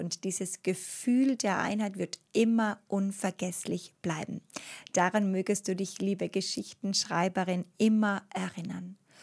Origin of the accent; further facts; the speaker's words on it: Bavaria, Germany; Aufgewachsen in Oberbayern, damals noch in sehr armen Verhältnissen.